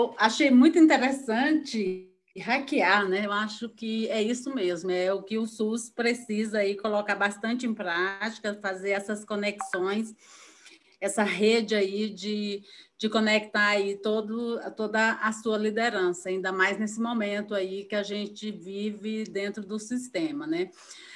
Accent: Tocantins, Brazil; fui para o Tocantins, que eu sou do Tocantins, que na época era Goiás

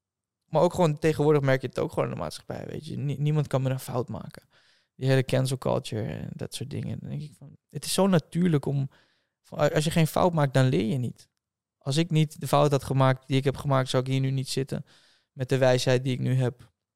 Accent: Lelystad, Flevoland, Netherlands; ik ben in Lelystad opgegroeid en ik ben net 4 maanden in Dubai geweest. En ik ben nu even in Lelystad.

